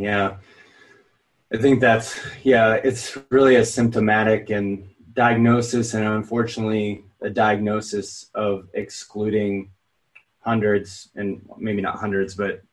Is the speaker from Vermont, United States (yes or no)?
yes; Vermont, United States; moved away as an adult; also born or lived in New Hampshire / Massachusetts; I grew up in Vermont, New Hampshire, and went to high school in Massachusetts for 2 years